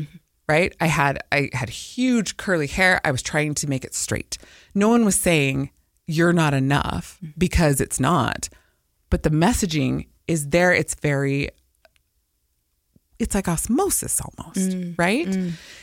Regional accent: Provo, Utah, United States; also born or lived in Samoa; I grew up in Provo. I was born in Samoa and then moved here when I was one and grew up in Provo, a BYU Cougar fan.

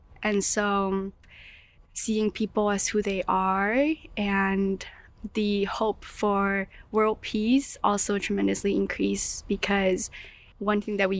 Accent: Hong Kong; I'm from Hong Kong. I've been grew up as a church member my whole life, but both of my parents are all converts.

